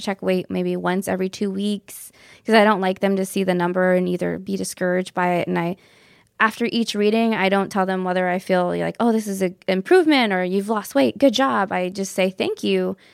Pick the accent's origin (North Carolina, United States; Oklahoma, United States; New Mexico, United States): New Mexico, United States; I'm from the Canyoncito Band of Navajos.